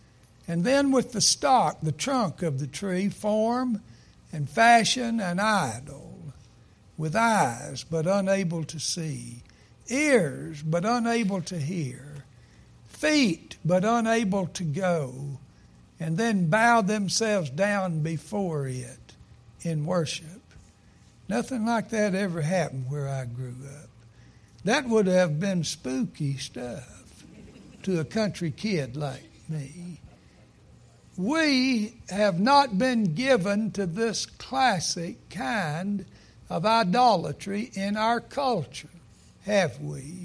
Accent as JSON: {"language": "English", "region": "Arkansas", "country": "United States", "said": "And it's not just because I'm a Razorback from Arkansas."}